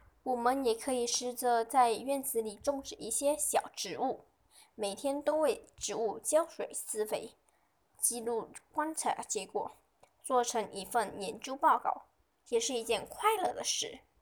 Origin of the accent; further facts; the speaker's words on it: Mantin, Negeri Sembilan, Malaysia; 我是来自森美兰文丁旗帜华小的